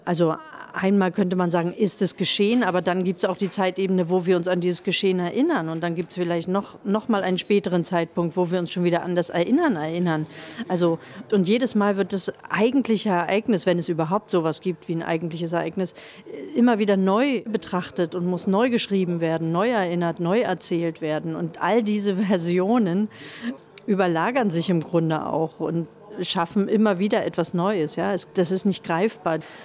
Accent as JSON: {"language": "German", "region": "East Germany", "country": "Germany", "tie": "born or raised there", "said": "ich bin ja aufgewachsen eher in der Provinz und dann auch noch mal in einem provinziellen Staat, der abgeriegelt war. Die DDR war ja nun kein Staat, von dem aus man durch die Welt hätte reisen können."}